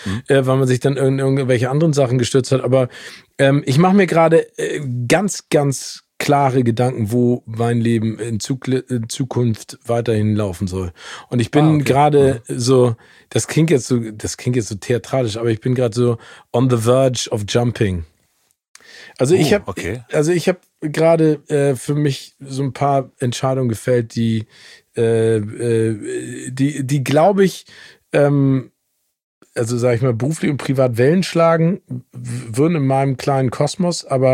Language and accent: German; Hamburg, Germany; born or raised there; also born or lived in United States